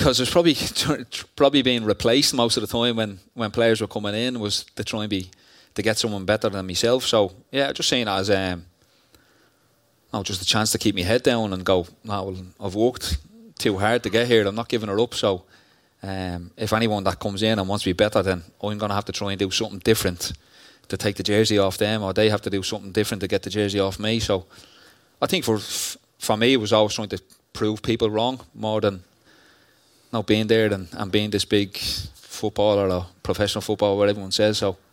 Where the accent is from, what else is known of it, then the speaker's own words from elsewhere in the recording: Ireland; I think as Irish people, we just keep our head down and just work hard and don't really expect anything